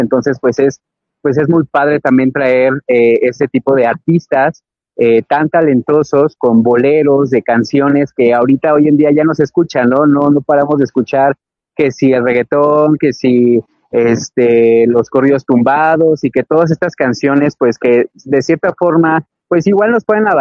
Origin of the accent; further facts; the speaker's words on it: Mexico; hasta nuestros días sigue siendo un referente y un archivo cultural de nosotros como mexicanos